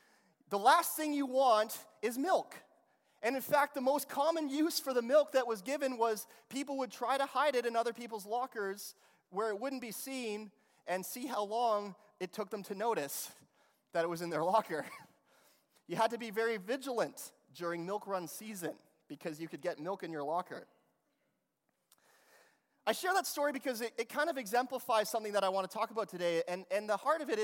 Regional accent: Langley, British Columbia, Canada; of course in where I grew up in Langley, there was lots of high schools as well.

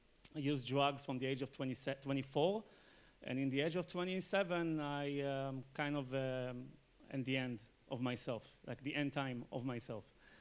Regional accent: Israel; born there; English is a second language; Well, yeah, I was born in Israel. So in the age of, after the army, we usually go to have a trip.

